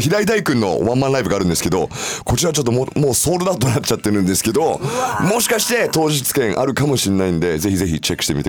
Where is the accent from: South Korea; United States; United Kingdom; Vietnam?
United States; Hawaii; moved away as an adult; もうハワイでもうなんだろう、23歳までずっと生まれ育ちで住んでて